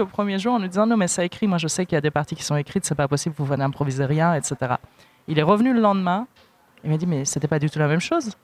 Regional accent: Paris, Île-de-France, France; Moi, je suis parisienne.

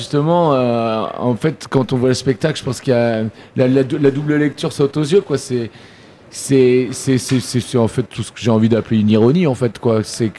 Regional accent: Nantes, Pays de la Loire, France; now in Paris, France; la ville de Nantes, qui est chère à mon cœur, parce que je suis nantais, mais pour les raisons évidentes du show business, j'habite à Paris depuis 2018, tu vois.

